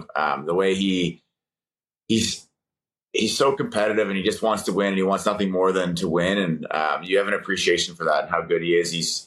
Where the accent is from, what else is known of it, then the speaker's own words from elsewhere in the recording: East Coast, United States; also born or lived in Colorado; I'm from the East Coast and family's out there and stuff. And then I played in Colorado for 4 years.